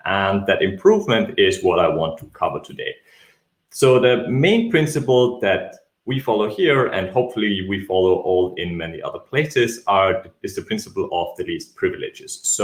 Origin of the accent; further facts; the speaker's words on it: Austria; accent: Austrian; English is a second language; I'm from Austria, Vienna. That's why I'm sticking to English, so you don't have to deal with my Austrian accent.